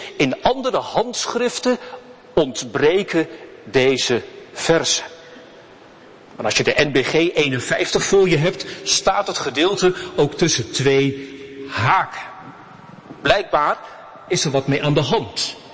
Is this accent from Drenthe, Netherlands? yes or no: no; Nieuwegein, Utrecht, Netherlands; ik kom uit Nieuwegein en ik hou wel wat van gein